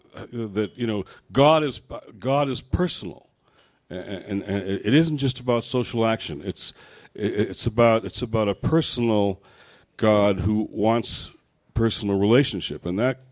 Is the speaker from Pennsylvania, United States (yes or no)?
no; Detroit, Michigan, United States; I was asking questions about, in Detroit, my hometown, why did we live the way we did in white Detroit?